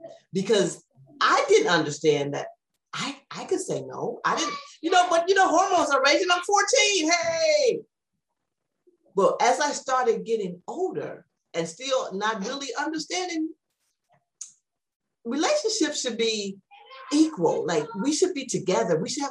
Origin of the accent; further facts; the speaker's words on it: San Antonio, Texas, United States; born there; that's how I was born in Texas, and everybody else was born in Gary. So I'm the original Southerner.